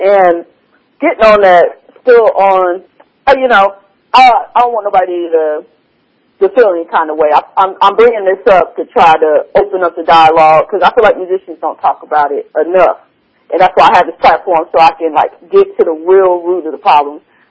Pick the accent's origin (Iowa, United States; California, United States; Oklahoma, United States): Oklahoma, United States; because I was born and raised in Oklahoma.